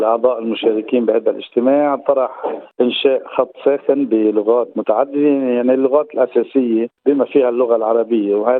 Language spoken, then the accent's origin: Arabic; Lebanon; now in Australia; ونحن كجالية لبنانية وعربية